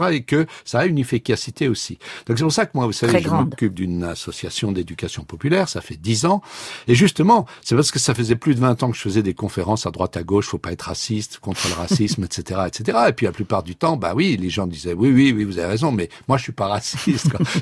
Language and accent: French; France; La fierté d'être Français, quoi, ça peut être légitime.